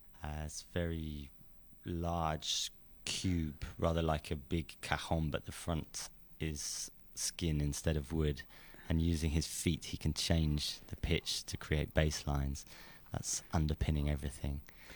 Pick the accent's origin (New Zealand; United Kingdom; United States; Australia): United Kingdom; London; born there; I was born in London, which is obviously the metropolis that draws an enormous amount of great musicians to it.